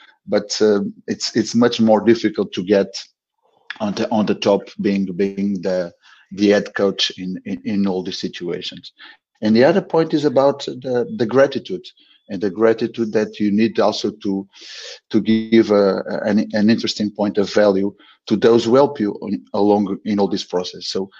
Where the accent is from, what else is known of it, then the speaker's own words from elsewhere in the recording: Beja, Beja District, Portugal; After that, I went up to the under 70 and under 90s, all in my hometown club, Clube Desportivo de Beja.